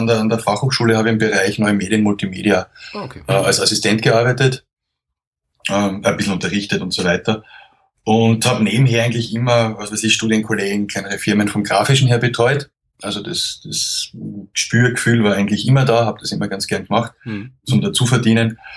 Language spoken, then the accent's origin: German; Graz, Styria, Austria; Ich habe in Wien nie gelebt, ich komme ursprünglich aus Graz, das ist die zweitgrößte Stadt.